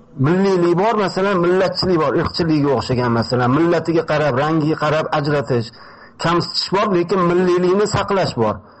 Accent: Tashkent, Uzbekistan; men o'zi asl Toshkentda tug'ilib o'sganman

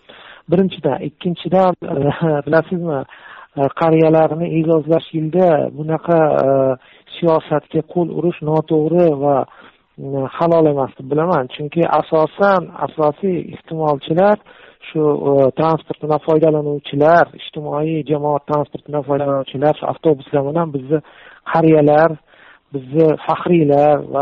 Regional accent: Tashkent, Uzbekistan; Odamlar bilan gaplashib turamiz, ko'rib turamiz toshkentlikmiz.

